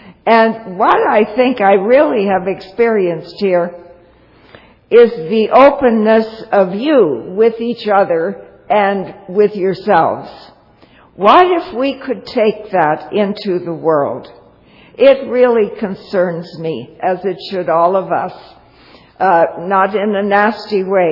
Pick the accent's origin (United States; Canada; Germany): Canada; Toronto, Ontario; I hail from Toronto.